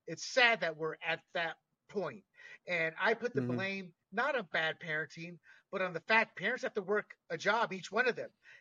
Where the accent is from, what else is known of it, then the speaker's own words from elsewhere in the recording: North Carolina, United States; I'm from North Carolina too, and the South is the heart of Black America